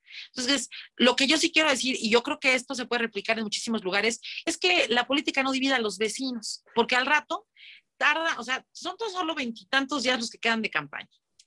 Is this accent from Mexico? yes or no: yes; Mexico; está nuestra riqueza como mexicanas y mexicanos